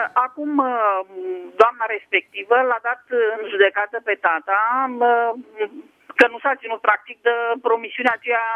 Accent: Prahova, Romania; Sunt din Prahova.

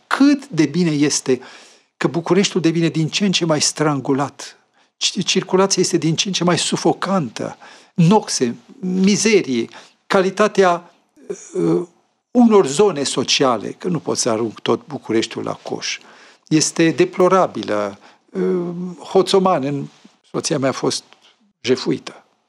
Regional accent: Sibiu, Sibiu County, Romania; moved away as an adult; also born or lived in Bucharest; now in Târgu Mureș, Romania; Pe mine m-am mutat din București la Târgu Mureș. Eu acum nu mai sunt bucureștean, deși din 1962 am venit din Sibiu și sunt bucureștean.

